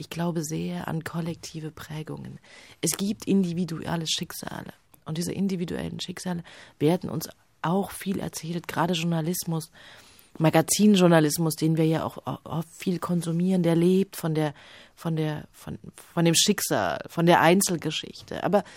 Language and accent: German; Leipzig, Saxony, Germany; Ich bin in Leipzig aufgewachsen. Leipzig ist sozusagen die Heldenstadt.